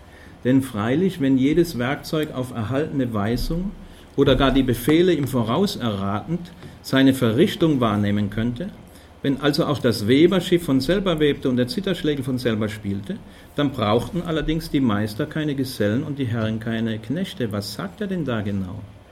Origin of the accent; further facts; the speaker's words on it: Stuttgart, Baden-Württemberg, Germany; ich komme aus Stuttgart